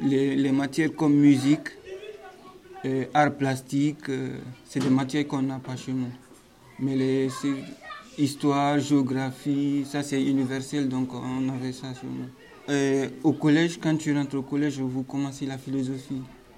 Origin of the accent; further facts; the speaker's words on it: Guinea; Je viens de la Guinée. C'est un pays qui est en Afrique, de l'Ouest, plus précisément.